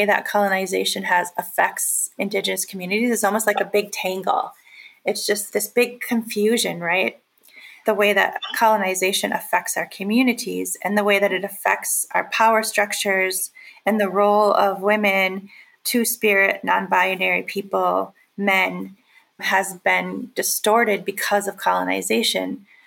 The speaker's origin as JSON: {"language": "English", "town": "Red Lake Nation", "region": "Minnesota", "country": "United States", "lives_now": "Bemidji, United States", "said": "I'm of the Eagle Clan, and I'm from the Red Lake Nation in northern Minnesota. And I live in Bemidji, Minnesota, which is the first city on the Mississippi River."}